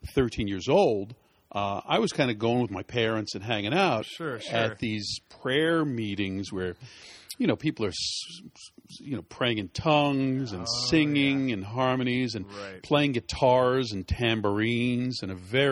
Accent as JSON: {"language": "English", "town": "Philadelphia", "region": "Pennsylvania", "country": "United States", "tie": "born or raised there", "said": "I was born and raised in the Catholic Church of Philadelphia, which is kind of an old, very Catholic, very ethnic city."}